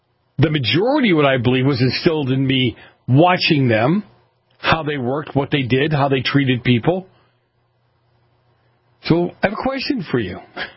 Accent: Boston, Massachusetts, United States; accent: Boston; Now, look, I'm from Boston, so I put an R where there aren't any R's, and I get rid of the R's where there are R's.

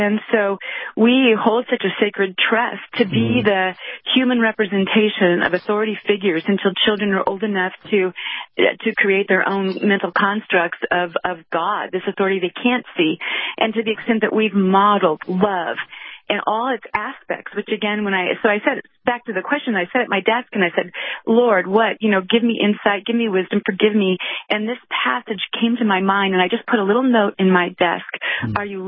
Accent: Washington, United States; I'm from Washington State, and we've shut down harder and longer than many other states.

